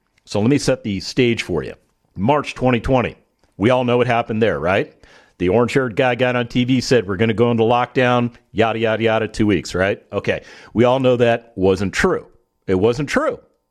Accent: Las Vegas, Nevada, United States; I grew up in Vegas, so I know more about gambling than I care to know about gambling.

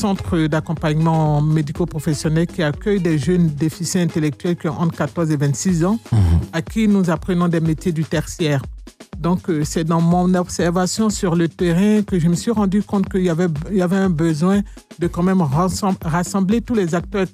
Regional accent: Côte d’Ivoire; also born or lived in France; J'ai fait un peu ma scolarité en Côte d'Ivoire.

